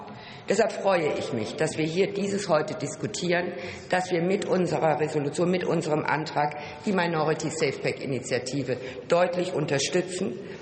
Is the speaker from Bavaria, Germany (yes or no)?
no; Baden-Württemberg, Germany; now in Schleswig-Holstein, Germany; Ich stamme aus dem Schwarzwald und bin zugezogen in Schleswig-Holstein.